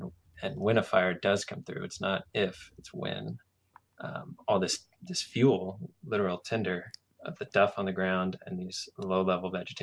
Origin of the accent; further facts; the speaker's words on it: California, United States; I was born and raised in California, love it dearly.